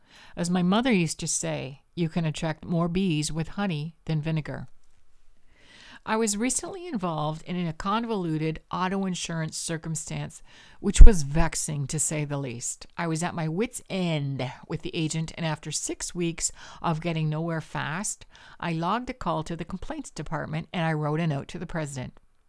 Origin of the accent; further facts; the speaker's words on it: Canada; because I'm Canadian.